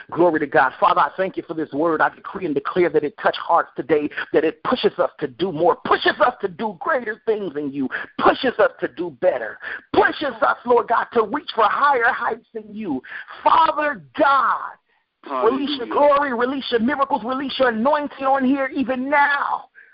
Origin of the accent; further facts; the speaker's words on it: Chicago, Illinois, United States; now in Jacksonville, United States; I have to love my city, Jacksonville. I'm from Chicago, but I have to love my city, Jacksonville.